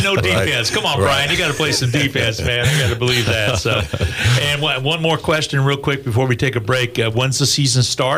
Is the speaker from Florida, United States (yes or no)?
no; Kansas, United States; I'm from Central Kansas and remember playing a little town team after my college career was finished